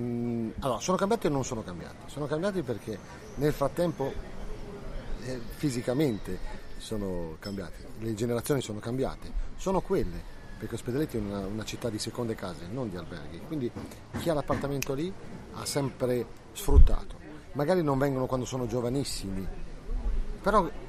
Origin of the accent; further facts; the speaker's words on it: Ventimiglia, Liguria, Italy; born there; io parlo di Toscana, ma in realtà sono nato qua, sono nato a Ventimiglia